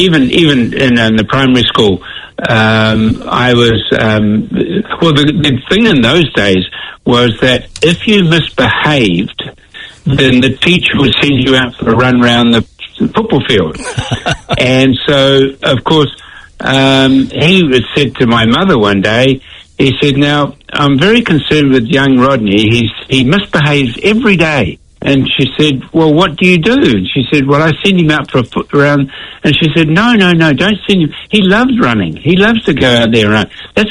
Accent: New Zealand; I said, no, I'm a New Zealander.

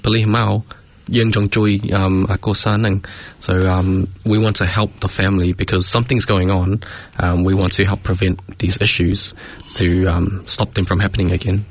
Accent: Auckland, New Zealand; also born or lived in Thailand; ខ្ញុំកើតនៅប្រទេសថៃនៅជ្រុំនៅថៃខ្ញុំមកពី New Zealand ជាមួយគ្រួសារខ្ញុំនៅពេល1994 so long time now you hi នឹងពេលខ្ញុំធ្វើធំនៅ Auckland នេះ so got not I grow up នៅ Auckland Manurewa

